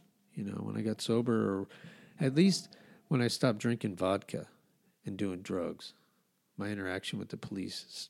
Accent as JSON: {"language": "English", "town": "Albuquerque", "region": "New Mexico", "country": "United States", "tie": "born or raised there", "said": "I mean, I grew up in Albuquerque. Albuquerque, I thought, was always a big city, but it's much bigger now."}